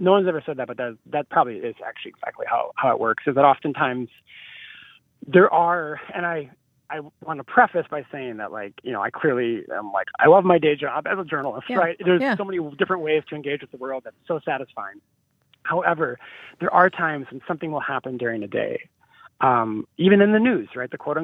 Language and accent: English; Minnesota, United States; I grew up in Minnesota, but I lived, you know, I'd come over for Christmas and for holidays to Beersford